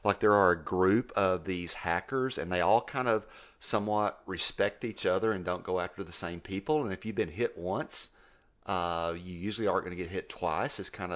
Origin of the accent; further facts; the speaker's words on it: Texas, United States; accent: West Texas; Anyway, you make fun of my West Texas accent.